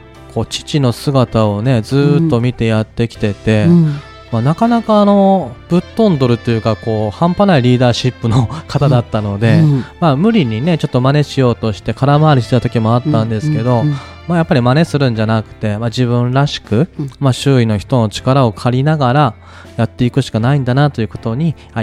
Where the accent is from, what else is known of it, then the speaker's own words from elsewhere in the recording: Okayama, Japan; あのこの地元岡山に帰ってきまして、